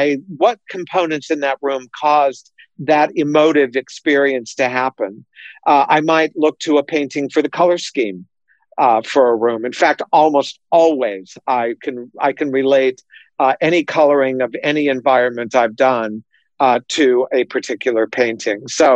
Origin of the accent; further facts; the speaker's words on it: Las Vegas, Nevada, United States; also born or lived in Salt Lake City; Well, I was almost born in Las Vegas. My father moved the family there when I was three. I was born in Salt Lake City.